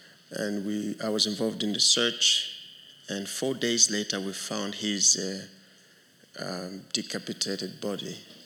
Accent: Uganda; I'm from Uganda

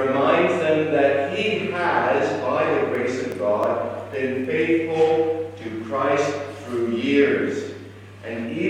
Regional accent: United States; Though I'm an American and you're South Africans, the fact is you are believers.

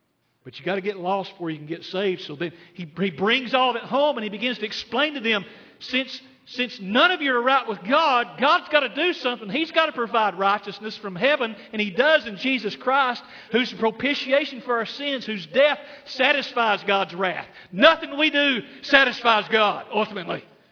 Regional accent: Tennessee, United States; I grew up in Tennessee. We had this garden where Mom and Dad wanted to plant everything.

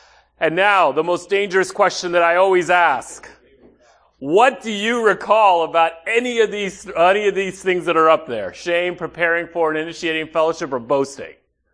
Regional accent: Manhattan, New York, United States; I grew up in Manhattan. In Manhattan, we jaywalk like crazy. I don't know anyone in Manhattan who doesn't jaywalk.

